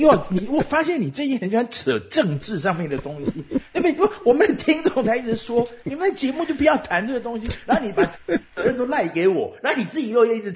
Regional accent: Taipei, Taiwan; 台湾，你看小贝就是从台湾的北部，我是台北人啊。

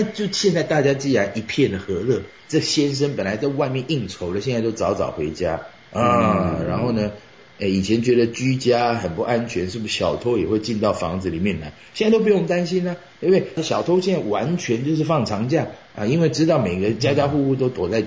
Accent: Taiwan; 跟我们台湾人比较一样

